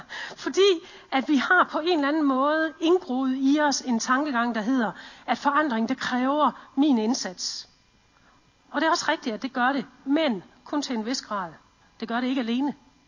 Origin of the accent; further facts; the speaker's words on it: Central Denmark Region, Denmark; accent: West Jutlandic; now in Middelfart, Denmark; har vi boet i Middelfart på Fyn, og oprindeligt kommer vi egentlig fra Vestjylland. Så hvis der kommer sådan lidt vestjysk, så er det altså derfra.